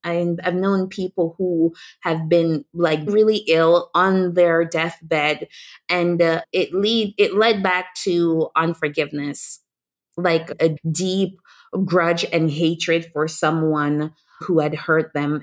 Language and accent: English; Jamaica; I'm Jamaican, so they're like, we forgive, but we don't forget.